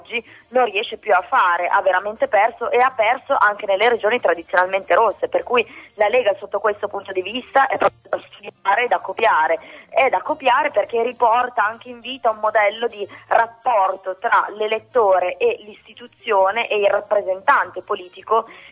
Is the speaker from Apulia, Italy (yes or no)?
no; Emilia-Romagna, Italy; accent: Modenese; sentendo il mio accento modenese disse